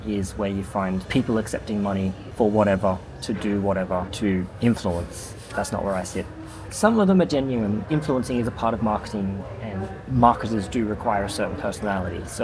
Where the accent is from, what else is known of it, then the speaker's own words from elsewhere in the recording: Australia; Before I'd even left my hometown in Australia, I had my globe, I had my map